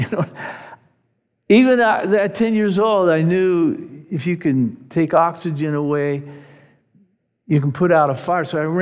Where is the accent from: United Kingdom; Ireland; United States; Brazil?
United States; Pacific Palisades, California; I remember when I was a young man, maybe around 10 years old. I grew up in Pacific Palisades.